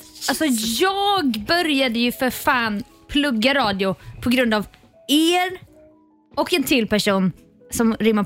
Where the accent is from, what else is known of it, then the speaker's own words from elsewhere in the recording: Jönköping, Jönköping County, Sweden; Och där gick jag hemma i Jönköping och lyssnade